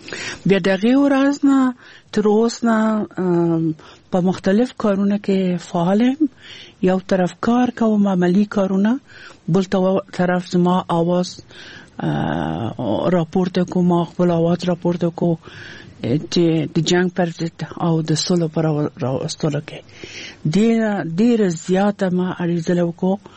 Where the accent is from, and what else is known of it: Afghanistan